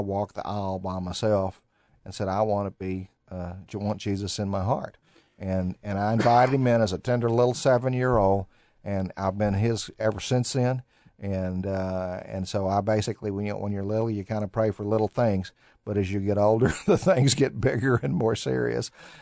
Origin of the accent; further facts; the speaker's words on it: Texas, United States; also born or lived in Georgia; And my dad was in the Air Force, and I was born in Georgia. But they're raised here, and I was raised here in Texas and had great godly parents